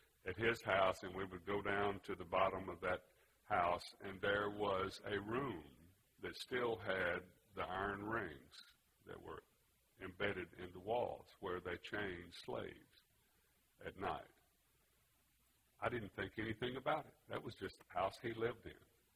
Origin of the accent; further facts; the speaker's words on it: Mississippi, United States; I grew up in the Deep South. I grew up in the Mississippi Delta.